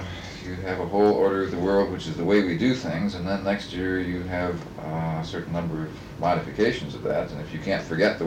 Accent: Madison, Wisconsin, United States; I was born in Madison, Wisconsin, oddly enough for a UW faculty member, in 1929. And, lived here, went to school here until I went off to college in 1947.

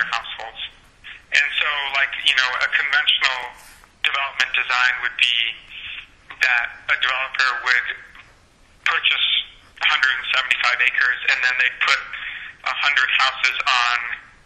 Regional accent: India; For me, I'm Indian, and so living in South Dakota was way more culture shock

